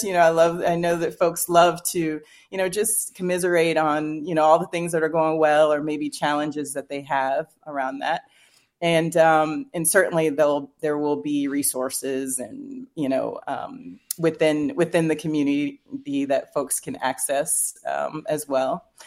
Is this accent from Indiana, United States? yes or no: yes; Indiana, United States; you just think about, I'm from Indiana, so I think about the Indy cars, right?